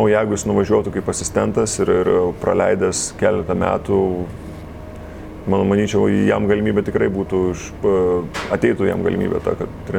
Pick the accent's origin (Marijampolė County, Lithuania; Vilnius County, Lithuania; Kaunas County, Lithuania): Kaunas County, Lithuania; Kaunas; Vis tiek aš iš to išaugau, iš ten atėjau, Kaune gimęs, aš jiem ir pasakiau, aš esu kaunietis, aš sirgau Žalgirį, visada sirgau.